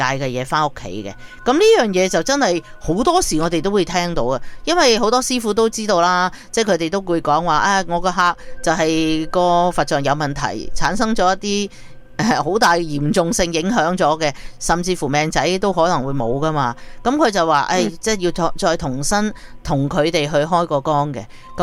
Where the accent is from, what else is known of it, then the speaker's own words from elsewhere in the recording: China; 我哋講翻自己中國啦。我哋中國人好興請啲咩土地啊